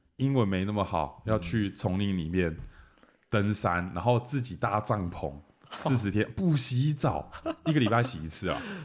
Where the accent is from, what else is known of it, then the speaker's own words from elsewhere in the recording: Taiwan; moved away; 我是说我从台湾搬过来，我不会英文，然后离乡背景啊，没有朋友。